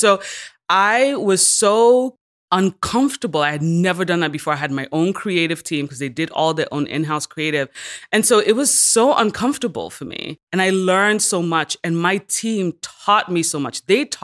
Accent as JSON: {"language": "English", "country": "Nigeria", "also_born_or_lived": "United States", "moved": "yes", "lives_now": "United Kingdom", "said": "I'd always described myself as Nigerian. And then I became an American, and then I moved to the UK, but I never felt American"}